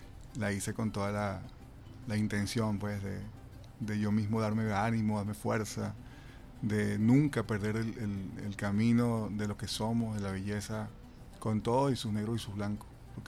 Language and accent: Spanish; Caracas, Capital District, Venezuela; born there; Nací en Caracas, 25 de enero de 1972